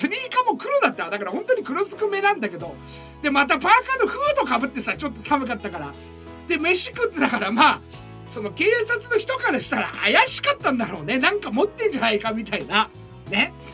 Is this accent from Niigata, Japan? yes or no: yes; Mitsuke, Niigata, Japan; その俺が生まれ育ったのは隣の見附市ってところで、高校生になってからその長岡の高校に通ってたしさ